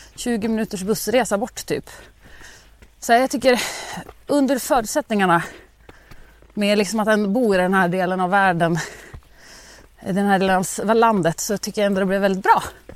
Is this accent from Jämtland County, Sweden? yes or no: yes; Jämtland County, Sweden; vad du upplevde i min hembygd, Jämtlandsfjällen